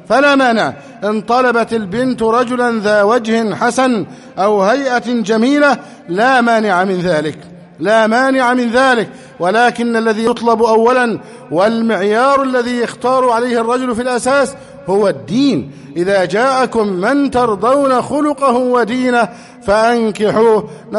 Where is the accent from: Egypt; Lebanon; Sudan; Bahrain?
Egypt; اللهم احفظ بلدنا مصر أمنا أمانا